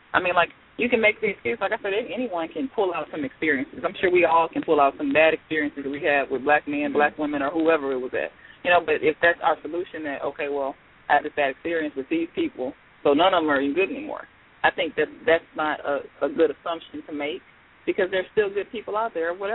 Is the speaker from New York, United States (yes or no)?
no; Houston, Texas, United States; I'm from Houston.